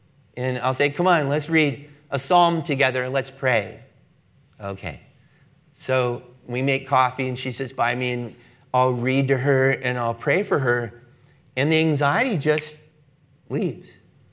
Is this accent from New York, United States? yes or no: no; Los Angeles, California, United States; My wife and I'm from Los Angeles, and so I grew up in very racially mixed environments, and I'm very, very comfortable with racially mixed crowds.